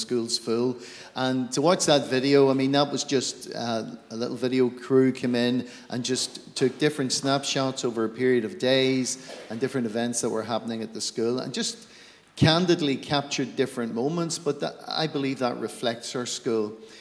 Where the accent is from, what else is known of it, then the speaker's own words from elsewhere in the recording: Lurgan, Northern Ireland, United Kingdom; now in Portadown, United Kingdom; I'm from Lurgan, just live outside Portadown now at the moment.